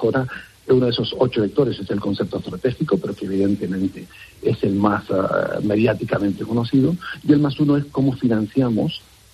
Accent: Spain; Yo creo que tenemos que, como españoles, estar extraordinariamente orgullosos de lo que sabemos hacer

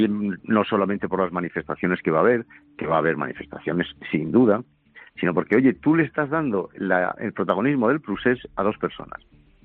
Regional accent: Spain; yo como ciudadano, como español

